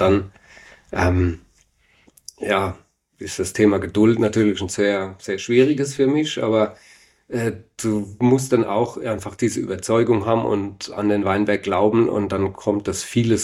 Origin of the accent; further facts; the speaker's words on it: Rhineland-Palatinate, Germany; Also du kommst dahin als Pfälzer und denkst, ich kann alles, weiß alles